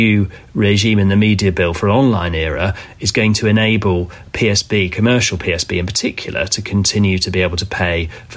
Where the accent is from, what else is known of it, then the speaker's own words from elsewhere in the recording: Yorkshire and the Humber, United Kingdom; now in London, United Kingdom; I was brought up in Yorkshire